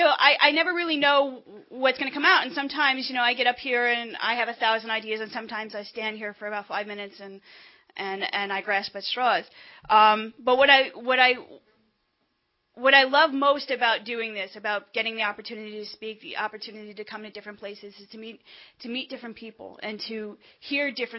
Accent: Bloomfield, New Jersey, United States; I'm one of five children. I grew up in Bloomfield, New Jersey.

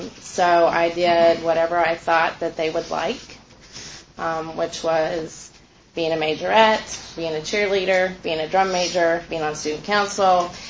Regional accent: West Virginia, United States; born there; I was born in West Virginia in a little town to my parents, obviously, Nancy and Dan.

